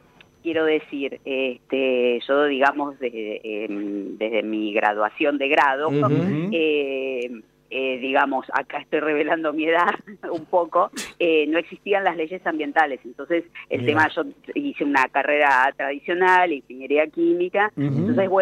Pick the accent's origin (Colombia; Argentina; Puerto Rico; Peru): Argentina; Avellaneda, Buenos Aires Province; born there; yo particularmente nací en Avellaneda, ¿no?